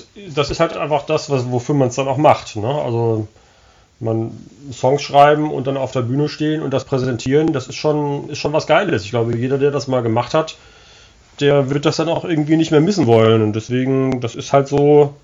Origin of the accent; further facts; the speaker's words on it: Wilhelmshaven, Lower Saxony, Germany; wir kommen ja beide aus Wilhelmshaven, hatten wir schon erwähnt.